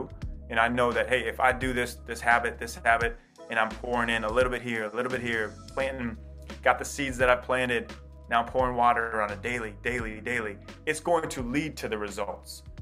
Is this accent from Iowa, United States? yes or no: yes; Iowa, United States; Kyle, I grew up in Iowa thinking I was